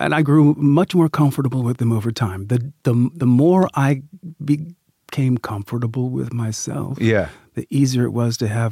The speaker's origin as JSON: {"language": "English", "town": "Sacramento", "region": "California", "country": "United States", "tie": "born or raised there", "said": "I'm a kid from Sacramento, California."}